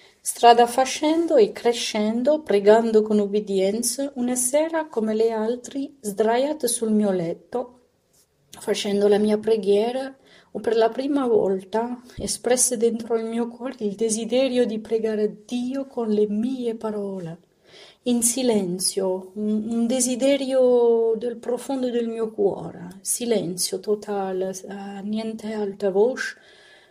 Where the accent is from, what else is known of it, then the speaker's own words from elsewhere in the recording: France; now in Italy; sono sposata a un italiano, vivo in Italia dal 2009. Io sono nata e cresciuta in Francia, sono di origine del Marocco. I miei genitori mi hanno cresciuto nella loro fede, insegnandomi la loro religione, cioè la religione musulmana.